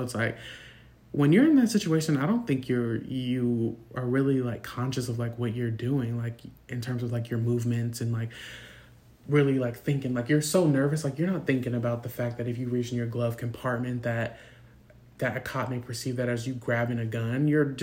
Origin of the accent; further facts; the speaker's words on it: Obetz, Ohio, United States; I grew up in Columbus, Ohio, Obetz, Ohio, wherever, and a lot of the kids that I went to school with who were white would have the little Confederate flag